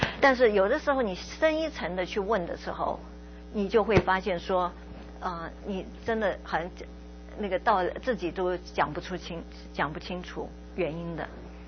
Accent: China; 我们中国人的东方的文化跟西方文化其实有很大的不同。

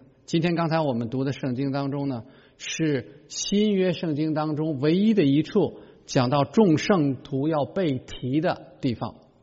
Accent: Beijing, China; 我就说我很同意你，我是北京人呐、我是北京人，知道现在的这个环境污染有多么的糟糕。

